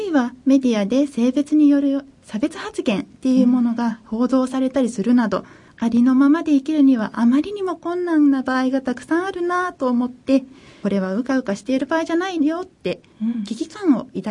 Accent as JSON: {"language": "Japanese", "region": "Aichi", "country": "Japan", "lives_now": "Shimada, Japan", "said": "私の出身は愛知になるんですけれども、もともと就職で民間企業で三重県の方に就職をしまして、そこから島田市の方へ移住してきたというような経緯になります。"}